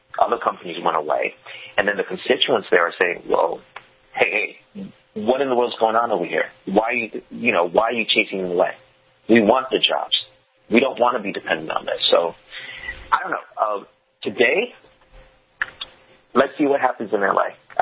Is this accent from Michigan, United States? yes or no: no; New York, United States; Look, I'm a New Yorker. At the end of the day, I'm a New Yorker. I'm never going to escape that.